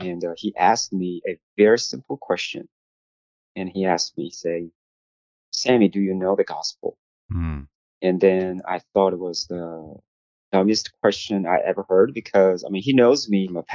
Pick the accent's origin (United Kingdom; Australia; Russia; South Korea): South Korea; English is a second language; moved away as an adult; now in United States; I'm made in Korea, as Kevin mentioned. So I was born in Korea, grew up in Korea, and I got married in Korea, had my first child in Korea.